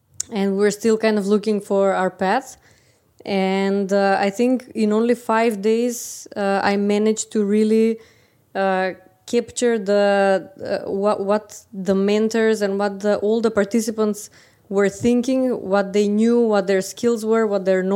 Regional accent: Skopje, North Macedonia; from Skopje, Macedonia.

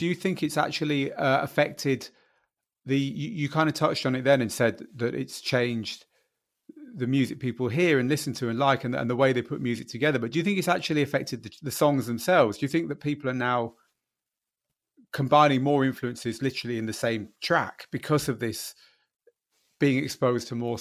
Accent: Manchester, North West England, United Kingdom; I'm from Manchester

